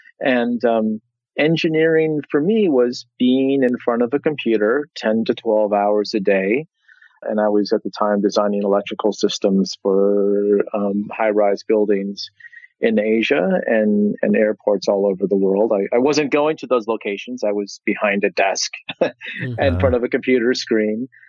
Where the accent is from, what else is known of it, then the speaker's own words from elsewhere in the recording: Midwest, United States; And just as a side note, I'm from the Midwest. So that's kind of the holy grail of success, I guess, is being an engineer.